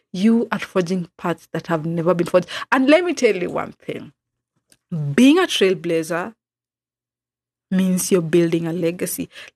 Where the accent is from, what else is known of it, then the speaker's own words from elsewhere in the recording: Kisumu, Kisumu County, Kenya; I'm a podcaster from Kisumu.